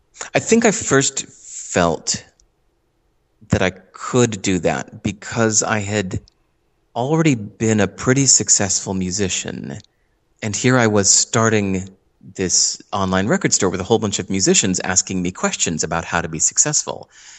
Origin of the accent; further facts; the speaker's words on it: Hinsdale, Illinois, United States; I grew up in Hinsdale, Illinois.